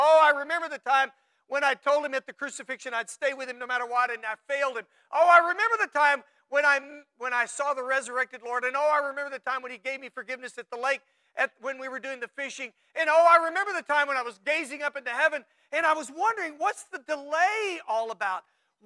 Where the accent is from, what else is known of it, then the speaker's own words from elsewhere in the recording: Texas, United States; I'm originally from Texas, which, whatever. We all have a place we grew up, right?